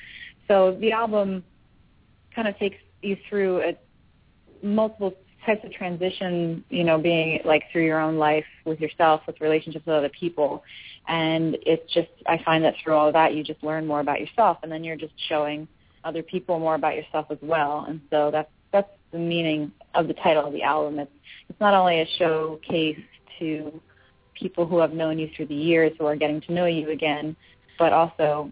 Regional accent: Philadelphia, Pennsylvania, United States; I'm not from the South. I've certainly spent a nice amount of time there, and I do like it there, but that's, you know, not why I'm from Philly.

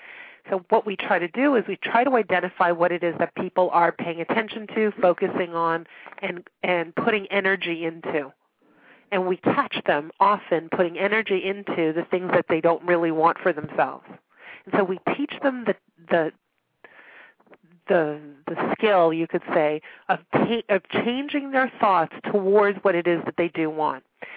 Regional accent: Montreal, Quebec, Canada; now in Toronto, Canada; I grew up in Montreal, but people think I often live in New York.

